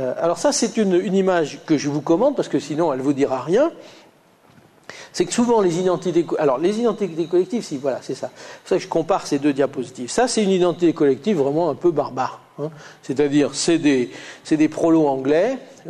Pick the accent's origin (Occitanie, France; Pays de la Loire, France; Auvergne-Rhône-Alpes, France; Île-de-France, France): Auvergne-Rhône-Alpes, France; accent: Lyonnais; Je n'ai fait aucun effort quand je suis un peu fatigué et que je reprends mon accent naturel. Ça ne me gêne pas d'avoir une pointe d'accent lyonnais.